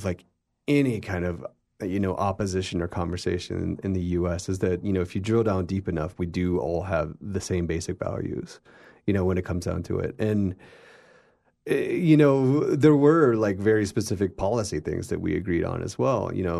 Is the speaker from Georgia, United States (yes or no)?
yes; Georgia, United States; moved away as an adult; I'm from Georgia, and I moved out west back in 2007